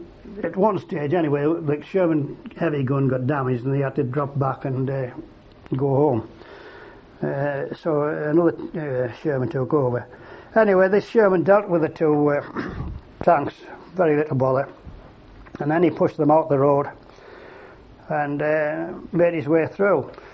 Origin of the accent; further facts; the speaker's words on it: United Kingdom; being British, it was decided that they couldn't push them over the sides while the bodies were in.